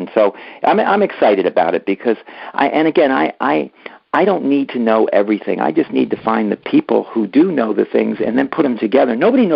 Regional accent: Ocean Township, New Jersey, United States; I'm a Jersey boy from Ocean Township, which is in you know, near Asbury Park.

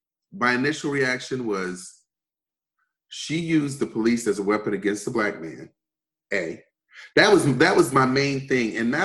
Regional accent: Michigan, United States; I grew up in the United States, but we were across from Canada living in Michigan.

